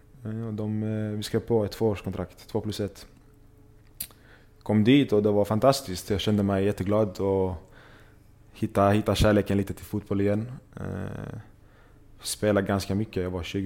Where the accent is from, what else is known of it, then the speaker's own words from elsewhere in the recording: Malmö, Skåne, Sweden; jag var hemma i Malmö och spelade fotboll med mina vänner.